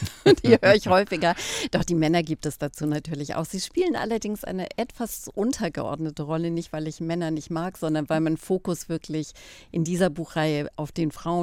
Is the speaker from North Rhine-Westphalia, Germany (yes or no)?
no; Bavaria, Germany; Ich komme dann ja doch aus Bayern